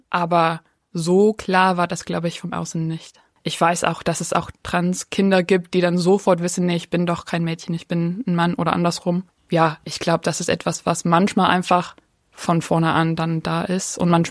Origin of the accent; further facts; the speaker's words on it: Dunedin, Otago, New Zealand; German is a second language; Ich bin hier in Utipoti, Dunedin aufgewachsen. Mein Papa kommt aus England und meine Mama ist in Neuseeland aufgewachsen, aber ursprünglich ihre Familie auch aus Großbritannien.